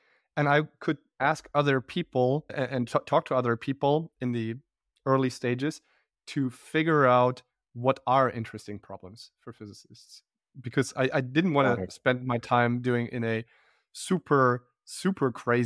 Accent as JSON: {"language": "English", "town": "Bonn", "region": "North Rhine-Westphalia", "country": "Germany", "tie": "born or raised there", "second_language": "English", "said": "And then I would go to a conference actually pretty close to my hometown in Bonn, which is a German city."}